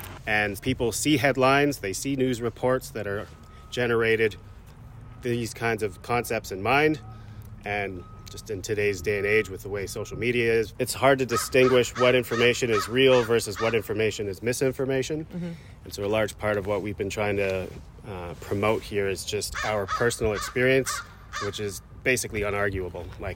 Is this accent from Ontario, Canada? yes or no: no; Edmonton, Alberta, Canada; I'm from Edmonton. We know cold weather.